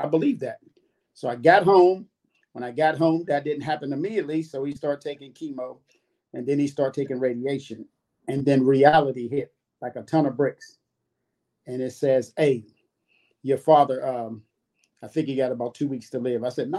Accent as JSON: {"language": "English", "town": "Pittsburgh", "region": "Pennsylvania", "country": "United States", "said": "I'm from the Hill District. I'm from Pittsburgh, Pennsylvania. You know where the Hill is for district."}